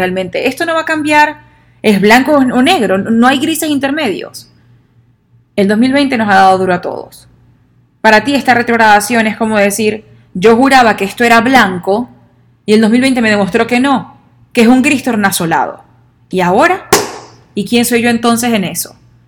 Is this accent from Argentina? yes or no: no; Venezuela; Yo soy venezolana, soy mujer, hago esto, hago lo otro